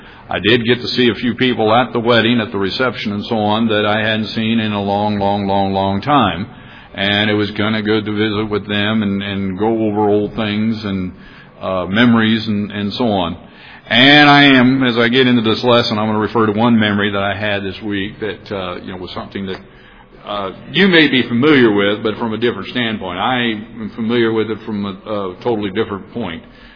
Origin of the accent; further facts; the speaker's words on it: Globe, Arizona, United States; I'm from Globe, Arizona. You all supported me in Globe